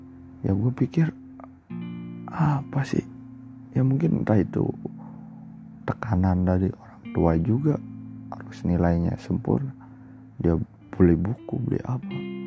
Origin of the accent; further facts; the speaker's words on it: Cianjur, West Java, Indonesia; Gue merupakan pelajar SMP favorit di Cianjur, di kota gue, sekolah umum ya.